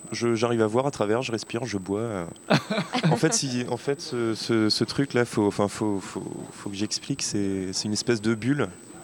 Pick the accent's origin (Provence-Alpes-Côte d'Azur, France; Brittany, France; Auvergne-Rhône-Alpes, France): Brittany, France; Saint-Brieuc; je suis originaire de Saint-Brieuc. Et donc deux potes briochins avec qui j'étais au lycée